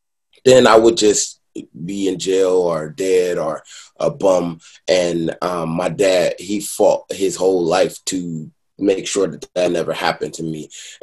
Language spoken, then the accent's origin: English; Detroit, Michigan, United States; now in Los Angeles, United States; I'm from Detroit.